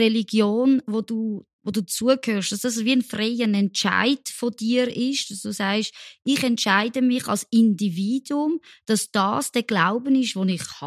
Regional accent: Switzerland; wo ja auch total so in unserem Verständnis als Schweizer widerspricht

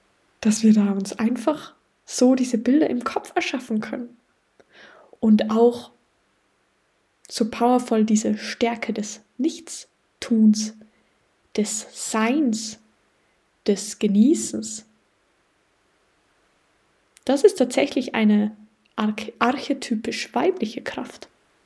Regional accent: Tyrol, Austria; die letzten Tage, die ich in meiner Heimat in Tirol verbracht habe

